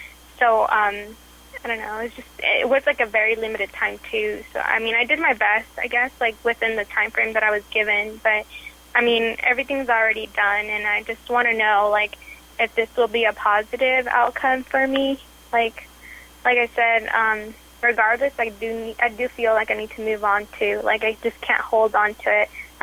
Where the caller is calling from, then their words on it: Washington, United States; from Washington State.